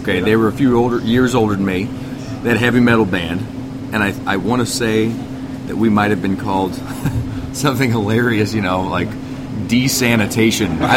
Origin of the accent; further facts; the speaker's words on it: St. Louis, Missouri, United States; I was born and raised in South St. Louis, right by Ted Drew's